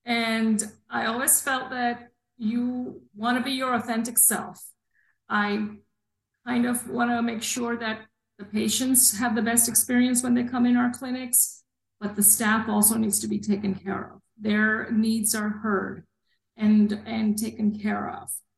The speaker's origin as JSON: {"language": "English", "region": "New Jersey", "country": "United States", "tie": "born or raised there", "said": "I have a degree in engineering. I grew up in New Jersey."}